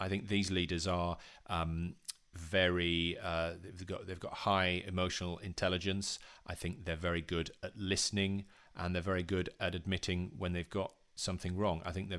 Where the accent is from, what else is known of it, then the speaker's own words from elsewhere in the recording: Yorkshire and the Humber, United Kingdom; born there; I was born in Yorkshire. I know the challenges of getting a train sideways across the country.